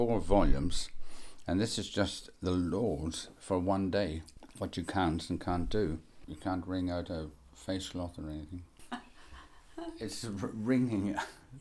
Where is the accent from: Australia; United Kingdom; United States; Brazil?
United Kingdom; Northern Ireland; born there; I was born in Northern Ireland. Had a very strict Roman Catholic upbringing.